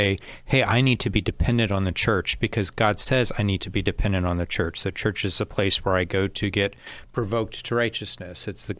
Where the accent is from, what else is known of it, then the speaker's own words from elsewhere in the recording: United States; And I'm an American.